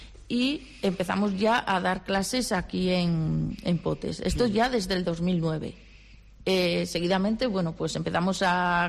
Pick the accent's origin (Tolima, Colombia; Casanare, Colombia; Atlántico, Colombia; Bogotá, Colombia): Tolima, Colombia; Líbano; me he formado y he vuelto a Líbano. Claro, o sea, fíjate. Me he quedado aquí.